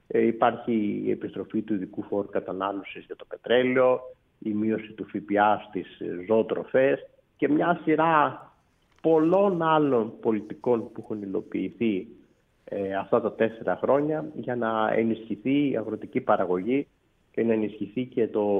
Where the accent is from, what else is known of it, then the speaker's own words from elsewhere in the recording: Western Greece, Greece; προερχόμενος από μια αγροτική περιοχή, μεγαλώνοντας εκεί στην Λακαρνανία, λοιπόν, που είναι κατεξοχήν αγρότες